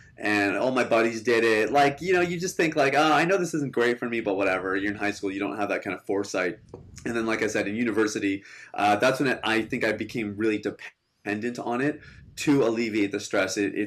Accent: Canada; I grew up in Canada. I guess I'm like a first generation Canadian. Both of my parents immigrated. My dad is a pastor, and he's a third generation pastor.

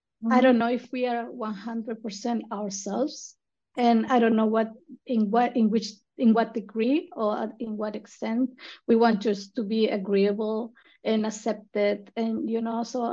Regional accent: Chile; I come from Chile, and in Chile it's like, maybe we are not considered first world countries

